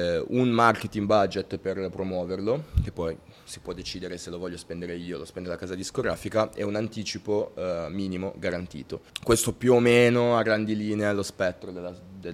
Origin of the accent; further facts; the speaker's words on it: Genoa, Liguria, Italy; Che sono di Genova, quindi viene spontaneo farlo